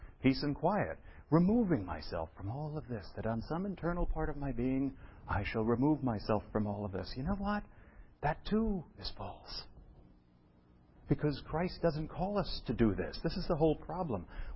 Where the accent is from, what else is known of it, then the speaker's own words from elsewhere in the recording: New York City, New York, United States; When I was a kid, growing up in New York, it was fun because Chinatown.